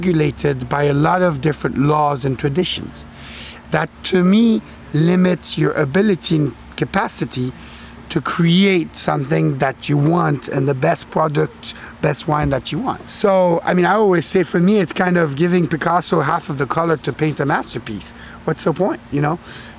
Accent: Lausanne, Vaud, Switzerland; born there; English is a second language; I was born in Lausanne, Switzerland, which is the western part of Switzerland, the French-speaking part, from an American mother and a Swiss father.

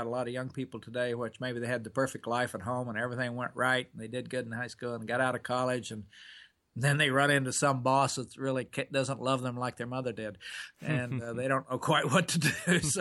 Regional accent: Oklahoma, United States; Well, I grew up in Oklahoma on a little farm, and my mother, I was telling people, was married five times, and I was adopted a couple of times

